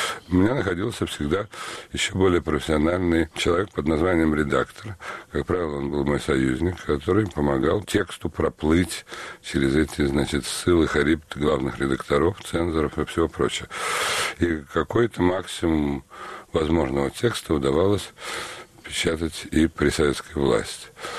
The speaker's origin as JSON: {"language": "Russian", "region": "Saint Petersburg", "country": "Russia", "tie": "born or raised there", "said": "я урожденный петербуржец в нескольких поколениях, урожденный ленинградец с 1937 года, что первое мое воспоминание – это начало войны и блокады."}